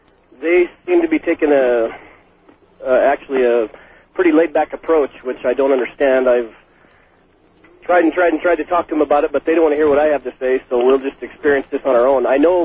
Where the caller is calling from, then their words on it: Colorado, United States; I'm calling from Southern Colorado. I'm a police officer working graveyard.